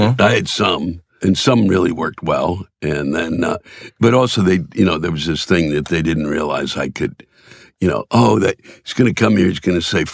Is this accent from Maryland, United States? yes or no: yes; Silver Spring, Maryland, United States; also born or lived in Washington, D.C.; I'm from D.C.